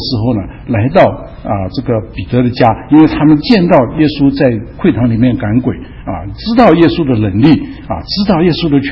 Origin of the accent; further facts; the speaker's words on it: China; 所以我们中国人基本上呢，日子是一天啊，是白天，晚上不算的啊